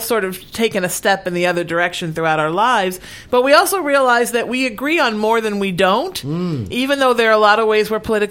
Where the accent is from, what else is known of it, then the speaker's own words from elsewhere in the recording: Northeast, United States; I grew up on the East Coast, as you know, in the Northeast, where I went to all those places as a kid.